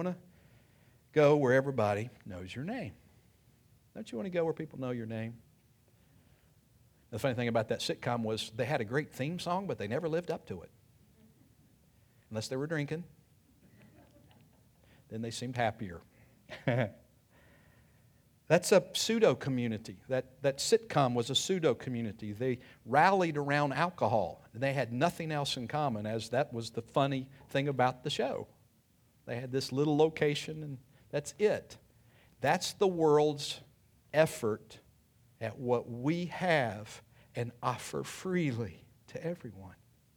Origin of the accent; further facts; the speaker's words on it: Virginia, United States; I'm from Virginia. I'm not from here either.